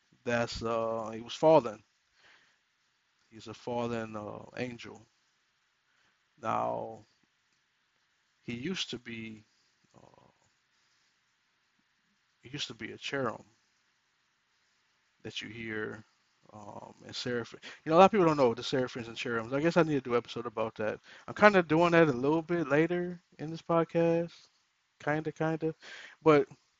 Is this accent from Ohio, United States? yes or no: yes; Ohio, United States; Back in my hometown of Ohio, in Cincinnati, I'm not from Cincinnati